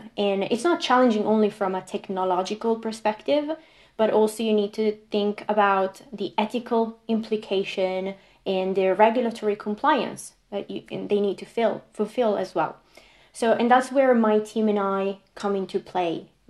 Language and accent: English; Italy; English is a second language; moved away as an adult; now in United Kingdom; So back in the day when I was still in Italy, because yes, I'm originally from Italy, you can tell probably from my name, but 8 years ago when I moved to the UK